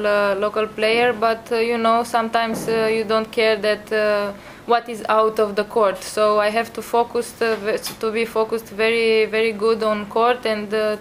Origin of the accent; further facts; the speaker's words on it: Romania; Yeah, we are both from Romania and same age almost.